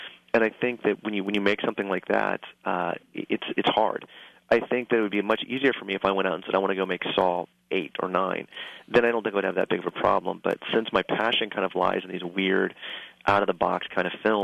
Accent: Kansas, United States; when I was growing up in Kansas, that was the theater that my mom would take me to for double features on Saturday afternoons.

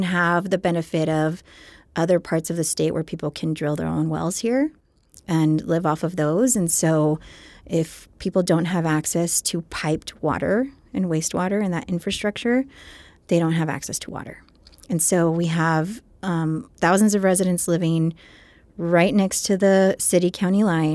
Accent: Montana Vista, Texas, United States; So I'm born and raised in Montana Vista and still live there now.

